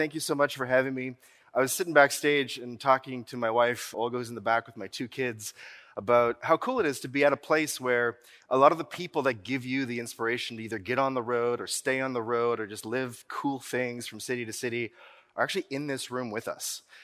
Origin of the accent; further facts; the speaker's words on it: Nova Scotia, Canada; I'm from Nova Scotia